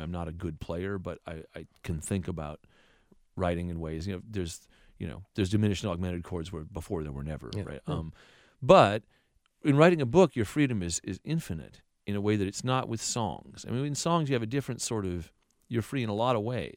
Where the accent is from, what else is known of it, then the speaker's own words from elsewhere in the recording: West Coast, United States; part is I'm from the West Coast, you know, seeing things like that, you see them in movies, right?